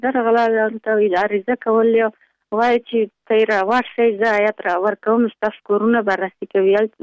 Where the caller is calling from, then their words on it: Pul-e Khumri, Baghlan, Afghanistan; د پلخمري.